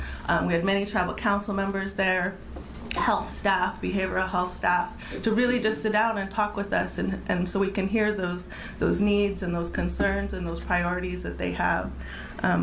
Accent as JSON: {"language": "English", "region": "Oregon", "country": "United States", "said": "I'm from Eastern Oregon. My family's from the Burns Paiute tribe."}